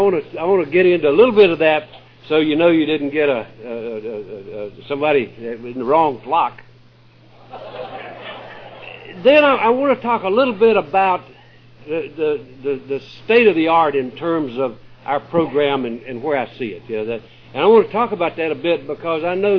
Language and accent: English; South Carolina, United States; born there; I was born up in South Carolina, very close to Georgia, and had a lousy beginning.